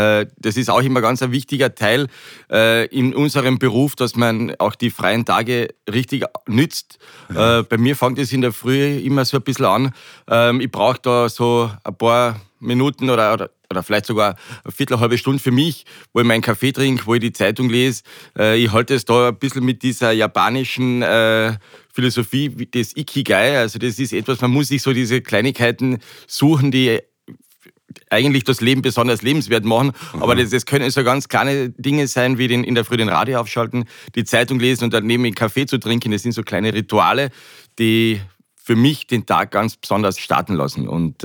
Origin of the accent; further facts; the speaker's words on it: Carinthia, Austria; Wie man hört, ich bin ein Kärntner, gebürtiger.